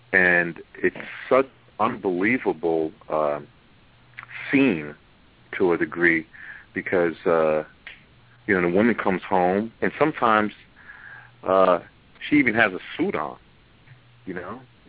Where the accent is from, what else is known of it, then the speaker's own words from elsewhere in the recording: Brooklyn, New York, United States; from Brooklyn, by the way.